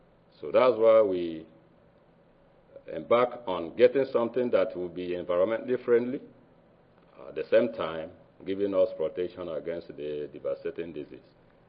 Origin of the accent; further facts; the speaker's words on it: Nigeria; I'm sorry for those who may not get my presentation due to my accent, but I came from Nigeria.